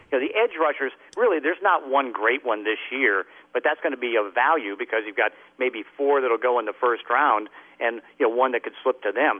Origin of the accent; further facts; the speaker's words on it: Braddock, Pennsylvania, United States; never growing up in Braddock, I mean, it wasn't like we had a lot of sushi.